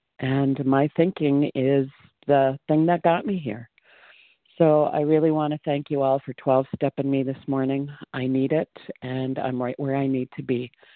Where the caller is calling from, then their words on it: Minnesota, United States; I am calling from Minnesota